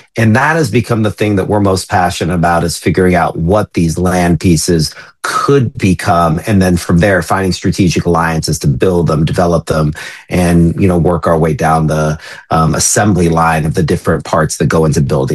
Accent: Austin, Texas, United States; born there; So I'm talking from Austin, Texas right now. I was born in Austin, and it was a sleepy little hippie town.

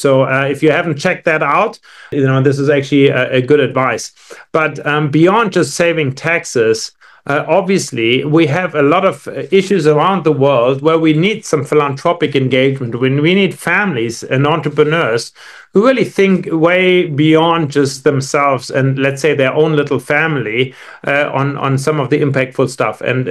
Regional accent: Frankfurt, Hesse, Germany; I grew up in Frankfurt, Germany. But as a young child, teenager, I would often go to South Africa where my grandparents lived.

